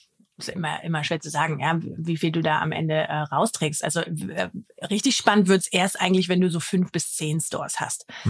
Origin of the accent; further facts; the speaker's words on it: Germany; Kannst ja als Deutscher, kommst du nicht so einfach an coole US-Firmen und kannst da rein investieren